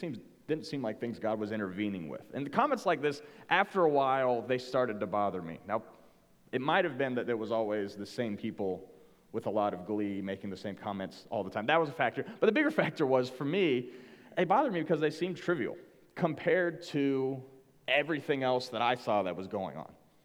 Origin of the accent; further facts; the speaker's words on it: Cincinnati, Ohio, United States; I grew up all around the Cincinnati area. We were in the Springdale area when I was born. We were in Fairfield for a little while. I ended up going to Mason High School.